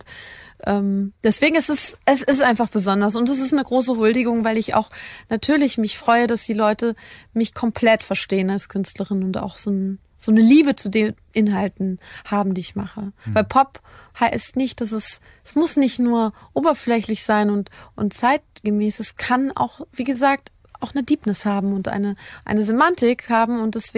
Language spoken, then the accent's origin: German; Wiesbaden, Hesse, Germany; now in Berlin, Germany; als ich damals von meiner Heimat Wiesbaden nach Berlin gezogen bin, hat sie auch ganz viel bei mir getan.